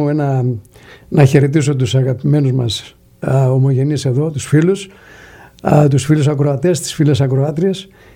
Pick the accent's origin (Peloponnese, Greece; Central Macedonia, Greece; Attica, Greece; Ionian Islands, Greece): Peloponnese, Greece; Argos; Είμαι από το Άργος, Πελοποννήσου.